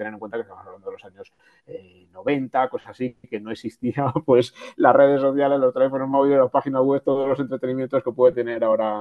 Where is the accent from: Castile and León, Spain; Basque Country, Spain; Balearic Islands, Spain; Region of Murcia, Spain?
Castile and León, Spain; Salamanca; está muy, muy vinculado a mi tierra, Salamanca